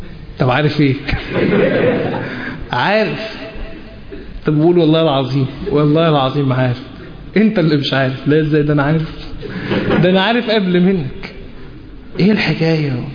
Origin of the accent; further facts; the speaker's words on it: Egypt; احنا كمصريين